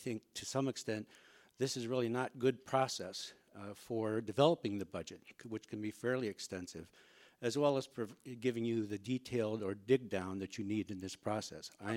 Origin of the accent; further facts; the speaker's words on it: Springfield, Illinois, United States; I'm from Springfield, Illinois with the Abraham Lincoln Unitarian Universalist Congregation.